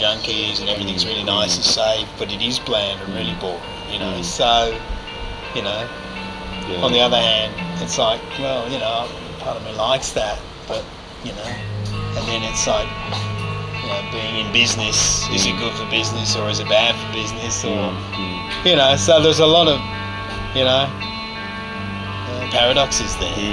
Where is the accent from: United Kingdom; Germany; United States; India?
United Kingdom; England; it is a paradox, you know, because I'm from England.